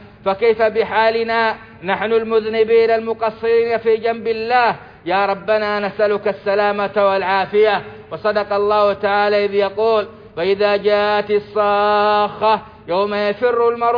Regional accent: Saudi Arabia; اللهم أدم على بلادنا السعودية أمنها وإيمانها

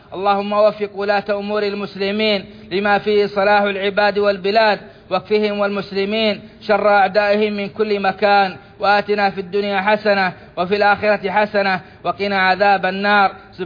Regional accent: Saudi Arabia; بلادنا السعودية

